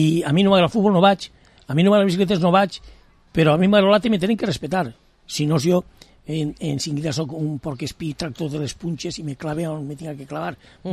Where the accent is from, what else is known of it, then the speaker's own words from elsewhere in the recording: Llíria, Valencian Community, Spain; Jo no puc fugir dels meus raels, que és de... Soc de Llíria. De València, soc de Llíria.